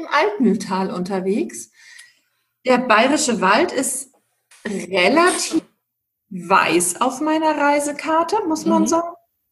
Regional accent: Sardinia, Italy; born or raised there

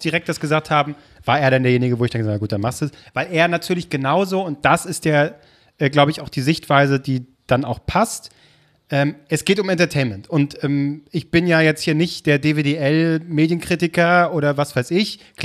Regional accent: Berlin, Germany; ich bin aus Berlin.

